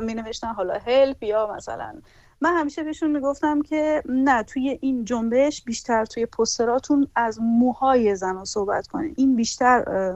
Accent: Iran; born there; من تو ایران به دنیا آمدم، من پاسپورت اروپایی ندارم

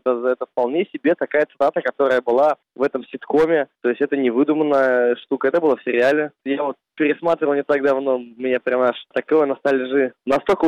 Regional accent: Belarus; Все белорусы коренные.

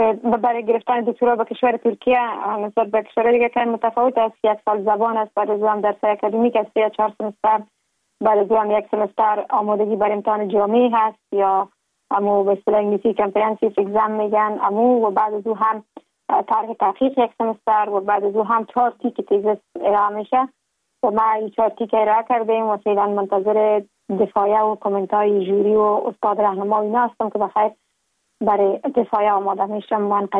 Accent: Kabul, Afghanistan; moved away as an adult; now in Ankara, Turkey; در شهر کابل متولد شدیم. مکتب را در لیسه عالی آریانا به اتمام رساندیم. لیسانس و مستری خود از دانشکده روانشناسی دانشگاه کابل به دست آوردیم

